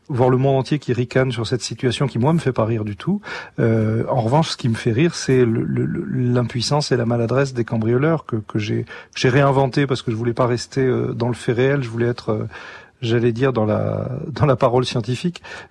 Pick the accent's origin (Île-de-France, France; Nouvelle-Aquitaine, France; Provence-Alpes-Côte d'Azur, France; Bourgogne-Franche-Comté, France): Provence-Alpes-Côte d'Azur, France; Antibes; Quand j'étais gamin à Antibes, je m'imaginais que ce personnage venait me voir.